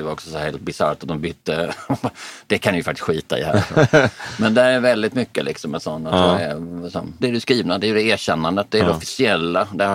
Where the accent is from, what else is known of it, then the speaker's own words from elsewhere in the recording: Sweden; jag är svenska.